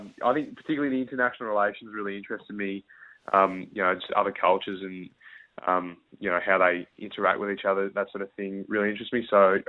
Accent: Canberra, Australian Capital Territory, Australia; I really enjoyed growing up in Canberra. It's, cold in the winters, hot in the summers.

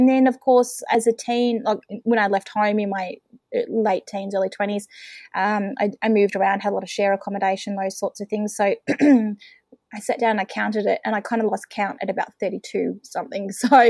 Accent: Melbourne, Victoria, Australia; also born or lived in Western Australia; now in Bairnsdale, Australia; So I am originally from Melbourne. I spent some time living in WA for a few years as a kid and wound back in Victoria. Now living in East Gippsland, which is regional Victoria, about 3.5 hours away from Melbourne.

